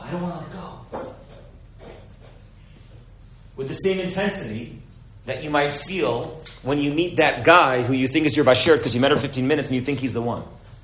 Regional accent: Manhattan, New York, United States; because I grew up in Manhattan, and there's nothing that you should really be seeing there

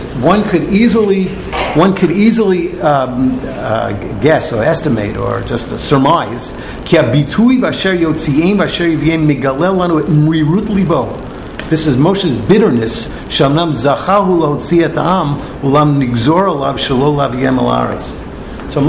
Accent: Bronx, New York, United States; I'm originally from the Bronx, and there weren't that many sheep around in the Parkway when I grew up.

